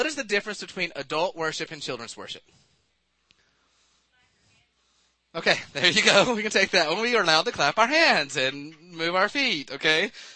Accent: Palestine, Texas, United States; also born or lived in San Antonio; I'm from San Antonio, Texas. I grew up in East Texas in Palestine.

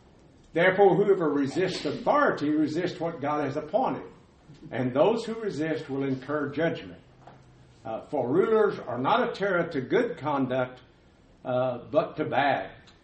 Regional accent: Sweetwater, Texas, United States; born there; And I was born in Texas, small town, Sweetwater, Texas, and went to college at Abilene Christian

